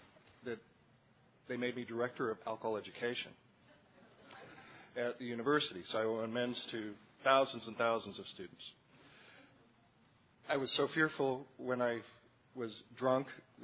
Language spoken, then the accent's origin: English; Oklahoma City, Oklahoma, United States; I'm an alcoholic from Oklahoma City.